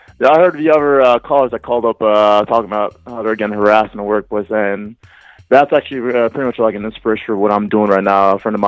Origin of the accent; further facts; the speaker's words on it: New Jersey, United States; born there; Dad came over here in the 70s. Mom came over here when she was 19 in the 80s. I was born here in Jersey, though.